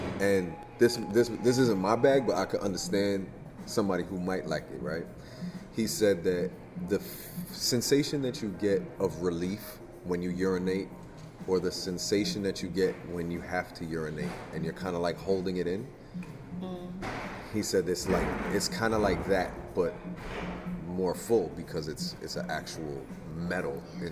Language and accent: English; Jersey City, New Jersey, United States; I'm from Jersey City, New Jersey. I ain't ever come across no bear trap.